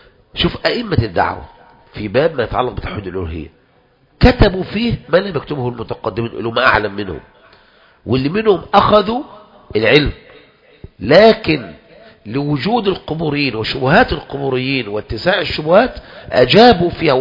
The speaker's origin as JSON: {"language": "Arabic", "country": "Egypt", "said": "ما احنا كمصريين في غاية الايه يعني"}